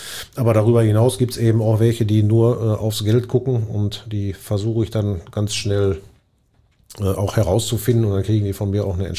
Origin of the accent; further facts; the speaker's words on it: Bochum, North Rhine-Westphalia, Germany; habe meine ganze Kindheit, meine fußballerische Kindheit bei Phoenix Bochum begonnen, bin hier zur Schule gegangen, habe hier studiert